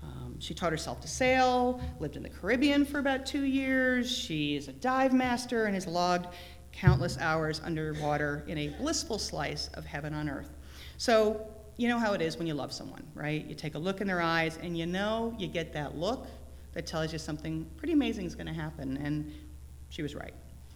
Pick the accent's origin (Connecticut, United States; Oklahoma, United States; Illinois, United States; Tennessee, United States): Connecticut, United States; I grew up in Connecticut, you know, it's part of, you know, Revolutionary War history.